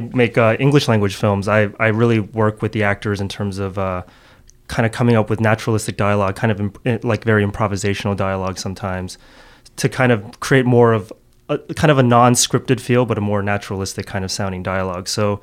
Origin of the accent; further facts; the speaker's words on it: Newmarket, Ontario, Canada; born there; I'm second generation Korean Canadian, and I was born in the suburbs. I was born in Newmarket, Ontario, GTA. So I have a lot of, I guess, Canadiana in me as well. But my home was very, very. I grew up in a very, very Korean home.